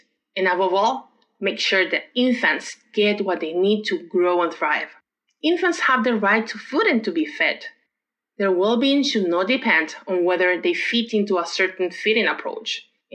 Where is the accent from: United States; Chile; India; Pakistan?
Chile; moved away as an adult; now in Canada; I am originally from Chile, where I worked as a public health nutritionist before moving to Canada.